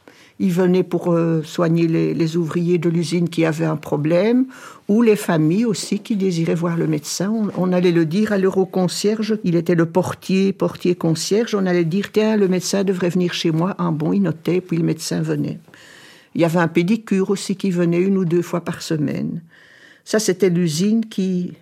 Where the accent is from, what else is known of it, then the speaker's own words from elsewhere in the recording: Brussels, Belgium; born there; Moi, je suis née à Bruxelles, à l'hôpital Saint-Pierre. Et puis, j'ai habité au Familistère Godin, parce que mon père travaillait à l'usine des poils Godin. Et j'y ai vécu jusqu'en 1964